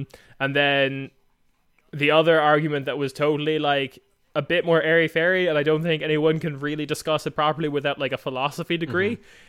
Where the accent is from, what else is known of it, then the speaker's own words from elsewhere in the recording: Ireland; we come from Ireland, and yeah, we see the UK as not being as democratic because we come from a republic